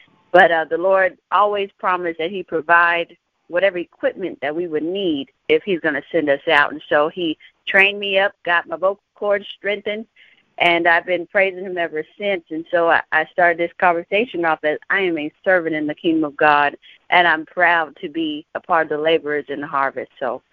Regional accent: San Antonio, Texas, United States; I'm from San Antonio, Texas

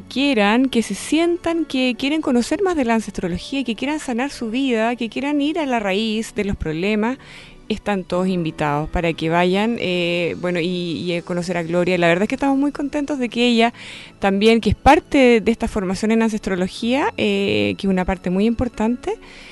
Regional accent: Chile; Son cosas que nosotros como chilenos, con esta tradición, con esta cultura, no podemos entender.

